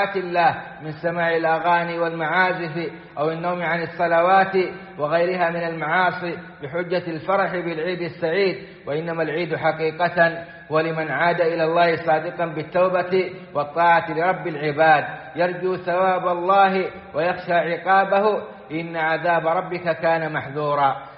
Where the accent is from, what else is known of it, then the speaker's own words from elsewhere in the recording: Saudi Arabia; اللهم أدم على بلادنا السعودية أمنها وإيمانها ومقدساتها وقيادتها